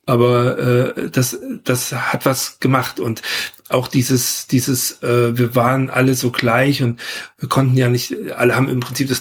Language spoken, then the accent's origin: German; Leipzig, Saxony, Germany; ich komme aus Leipzig-Grünau.